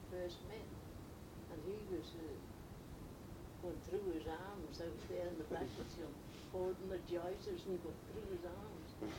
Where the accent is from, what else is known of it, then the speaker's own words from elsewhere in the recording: Ballaglass, Isle of Man; born there; I was born in a place called Ballaglass.